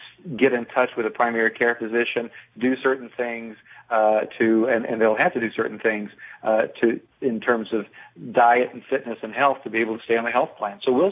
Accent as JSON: {"language": "English", "region": "Tennessee", "country": "United States", "said": "I'm from Tennessee."}